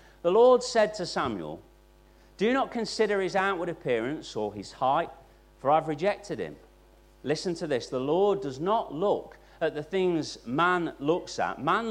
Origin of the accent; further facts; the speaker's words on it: East Midlands, United Kingdom; now in Nottinghamshire, United Kingdom; I live in Nottinghamshire, and my wife's from Yorkshire. Why did Yorkshire get a whoop? And I'm from Derbyshire.